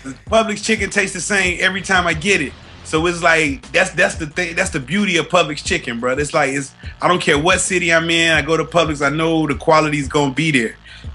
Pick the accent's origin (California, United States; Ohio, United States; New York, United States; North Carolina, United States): North Carolina, United States; So growing up in North Carolina, that is part of my upbringing.